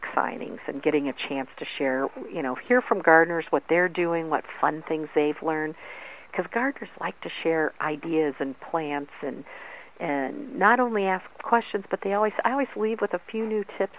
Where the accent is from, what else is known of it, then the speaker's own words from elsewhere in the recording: Ohio, United States; I grew up in Ohio and get to travel around.